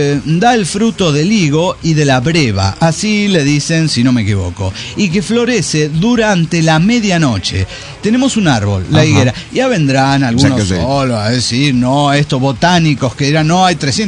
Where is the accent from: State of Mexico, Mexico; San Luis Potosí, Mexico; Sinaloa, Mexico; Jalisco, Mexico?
San Luis Potosí, Mexico; de San Luis Potosí.